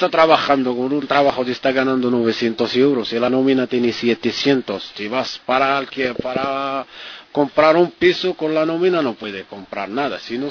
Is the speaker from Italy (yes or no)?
no; Morocco; Spanish is a second language; now in Spain; Cuando estoy más hablando con la gente que tiene un piso alquilado, ¿de dónde eres? Estoy de Marruecos.